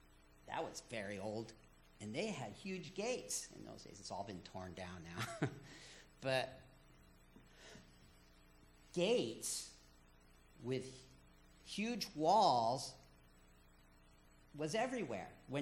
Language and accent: English; France; when I was growing up in France, the city my family lived in, we lived close to a tower. You know, this city had a wall. It had a tower that was 700 years old